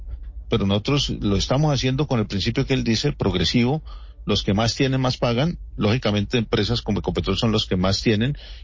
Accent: Santander, Colombia; que empresarios, tenderos, campesinos, estudiantes y autoridades santanderianas nos unamos por un mismo propósito, proteger a Santander.

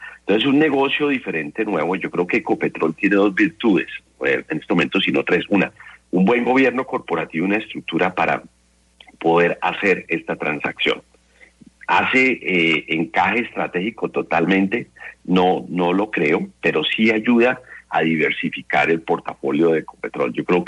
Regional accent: Colombia; esa primera parte, como colombiano, viendo lo que va a solventar la transacción

